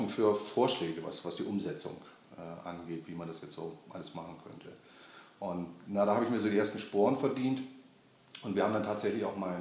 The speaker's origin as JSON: {"language": "German", "town": "Bremerhaven", "region": "Bremen", "country": "Germany", "tie": "born or raised there", "said": "Und habe in meiner Heimatstadt Bremerhaven beim Elternhaus so einen kleinen Extra-Raum gehabt"}